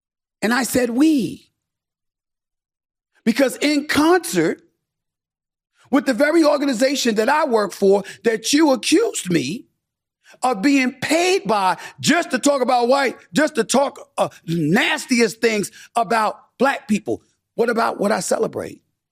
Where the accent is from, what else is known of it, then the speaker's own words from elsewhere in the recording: Hollis, New York, United States; I'm from Hollis, Queens, bro. I'm from the streets of New York City.